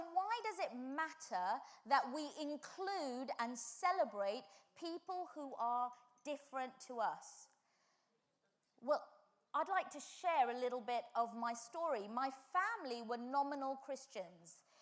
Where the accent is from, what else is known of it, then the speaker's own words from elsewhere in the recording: Bedford, East of England, United Kingdom; also born or lived in Luton / Singapore / Australia / Nigeria; I was born in Luton, and then my family moved to Singapore, and then they moved to Australia, and then they moved to Nigeria, and then when they were in Nigeria, I came back to England and did my A-levels in a town called Bedford.